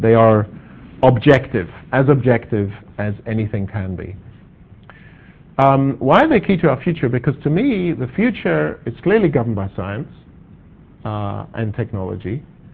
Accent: South Africa; So in the belief that I'm from South Africa

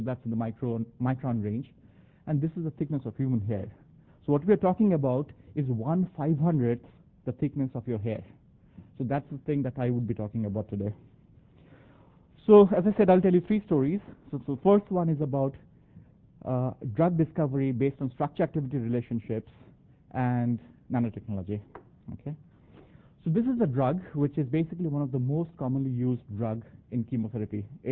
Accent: India; I mean, so I'm from India, having been to a medical school there, I know what the status of the buying power of people there is.

